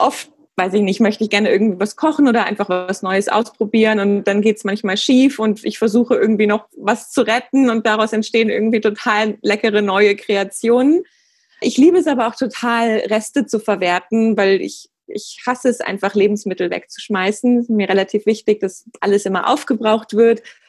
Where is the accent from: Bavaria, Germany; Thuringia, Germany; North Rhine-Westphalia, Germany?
North Rhine-Westphalia, Germany; Cologne; ich bin 34 Jahre alt. Ich komme ursprünglich aus Köln.